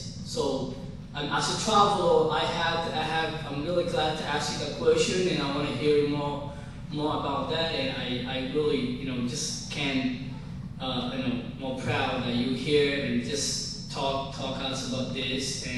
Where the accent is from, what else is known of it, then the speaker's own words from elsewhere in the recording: Somalia; And I'm from East Africa, from Somalia, and there have been wars in Somalia.